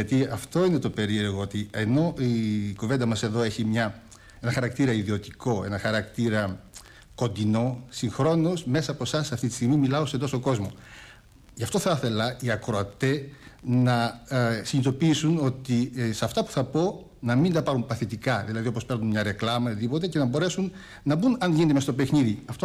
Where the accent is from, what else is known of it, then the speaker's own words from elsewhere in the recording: Agrinio, Western Greece, Greece; Το Αγρίνιο.